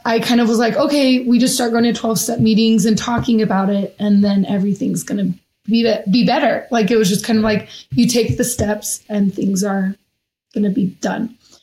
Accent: Utah, United States; born there; now in Hawaii, United States; I was born in Utah. My dad was a BYU student when I was born, but Hawaii is home for me now.

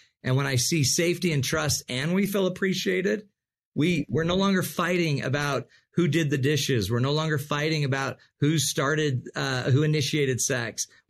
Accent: Utah, United States; And I'm from Utah, right? The desert.

